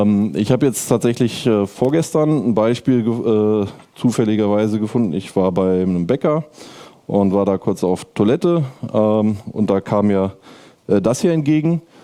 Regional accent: Cologne, North Rhine-Westphalia, Germany; ich komme aus Köln

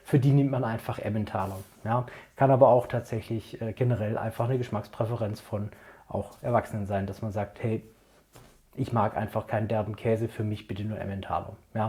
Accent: Baden-Württemberg, Germany; Kässpätzle sind bei uns im Schwabenland das wahrscheinlich beliebteste vegetarische Gericht.

